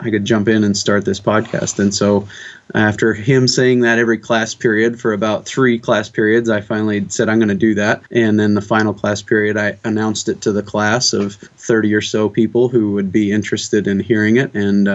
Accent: South Dakota, United States; I grew up in Western South Dakota mm-hmm. on a cow-calf beef cattle ranch.

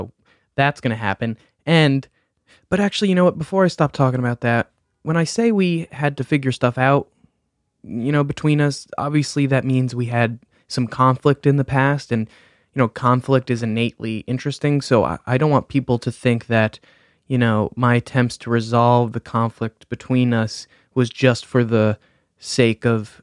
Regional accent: Pequannock, New Jersey, United States; Vanessa is someone from my hometown of Pequannock. She was a year behind me in school

